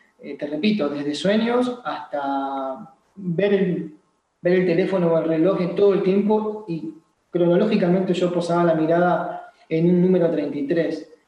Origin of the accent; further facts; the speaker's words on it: Buenos Aires, Argentina; now in Mendoza, Argentina; de la enseñanza que he tomado aquí en Mendoza, porque yo soy de Buenos Aires